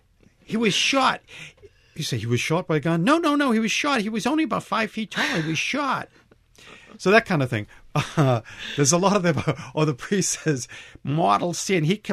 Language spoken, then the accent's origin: English; Medford, Massachusetts, United States; And I mean, I grew up in Medford, and we had an accent in Medford, which I think it's more or less the way I talk.